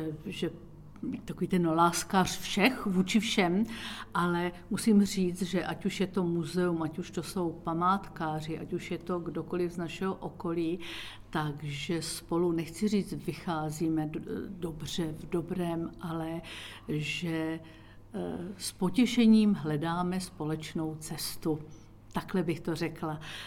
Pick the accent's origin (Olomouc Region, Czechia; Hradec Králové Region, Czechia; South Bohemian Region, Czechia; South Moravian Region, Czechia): South Moravian Region, Czechia; Kyjov; now in Jirkov, Czechia; celá rodina pocházíme od Kyjova z takové malinké vesničky